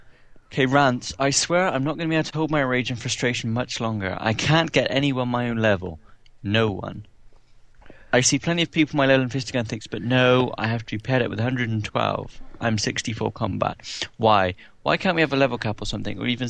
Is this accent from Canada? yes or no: no; Scotland, United Kingdom; I'm Scottish